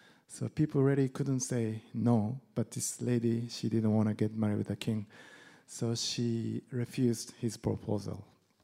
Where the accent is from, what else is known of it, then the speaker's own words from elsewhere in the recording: Kyoto, Japan; now in New York, United States; I'm from Kyoto, Japan.